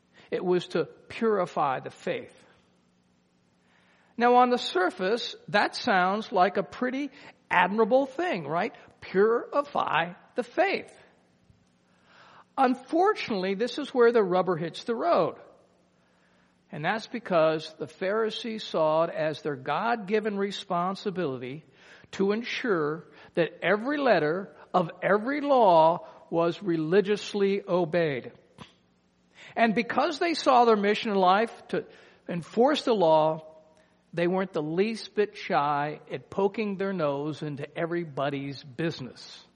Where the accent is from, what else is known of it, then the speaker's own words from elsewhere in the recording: Cincinnati, Ohio, United States; I grew up in Cincinnati, Ohio.